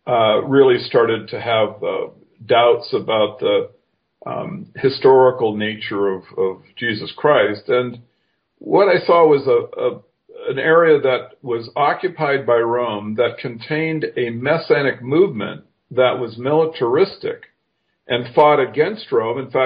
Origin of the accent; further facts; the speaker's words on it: Japan; I grew up in Japan and attended a kind of strange school, a Jesuit military academy, because this was the only school that was accessible to me, that spoke English